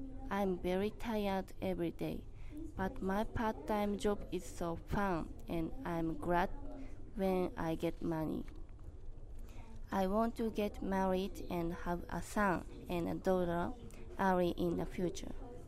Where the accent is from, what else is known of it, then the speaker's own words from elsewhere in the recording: Sagamihara, Kanagawa, Japan; English is a second language; I am from Sagamihara, Kanagawa. My hometown is Tsukui.